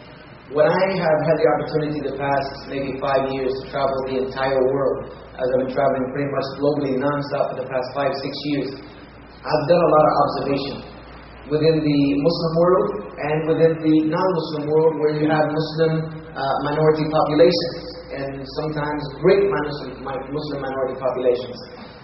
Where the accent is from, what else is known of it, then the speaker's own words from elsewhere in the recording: South Carolina, United States; And me, myself, I was raised in the South. South Carolina.